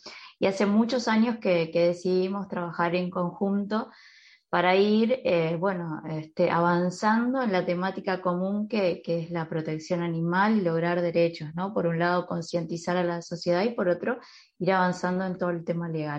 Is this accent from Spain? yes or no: no; Montevideo, Uruguay; la mayoría de los que empezamos esta movida somos de Montevideo.